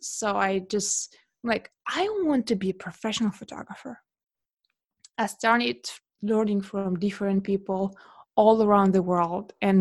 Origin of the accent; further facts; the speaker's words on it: Russia; English is a second language; now in Beijing, China; Well, I'm originally from Russia, but now I live in China, in Beijing.